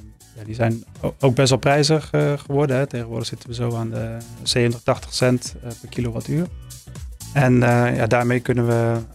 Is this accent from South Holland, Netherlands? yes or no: no; Maastricht, Limburg, Netherlands; In Nederland, liefst in regio Maastricht, waar ik vandaan kom.